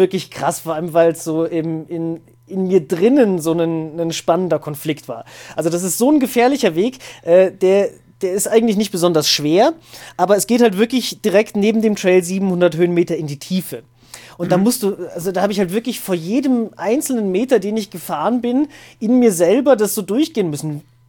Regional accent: Siegen, North Rhine-Westphalia, Germany; also born or lived in Bavaria; ich bin ja dann auch in Siegen geboren worden. Aber die ersten 6 Jahre meines Lebens haben wir im Süden von Bayern gewohnt.

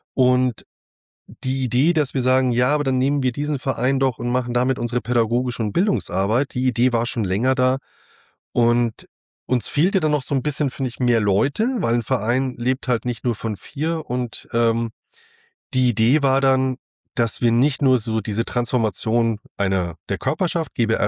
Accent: Bavaria, Germany; Ja, ich komme aus einem kleinen Städtchen aus dem Unterallgäu.

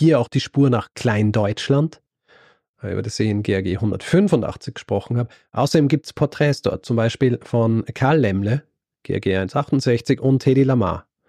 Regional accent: Vienna, Austria; accent: Viennese; sie hat dann irgendwie gemeint, dass sie das quasi an meinem Wiener Akzent, da war sie sich dann sicher, das bin ich.

